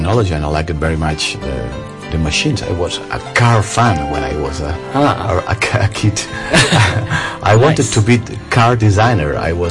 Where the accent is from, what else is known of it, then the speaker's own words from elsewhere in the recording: Barcelona, Catalonia, Spain; English is a second language; I come from Barcelona, from Spain, from Catalonia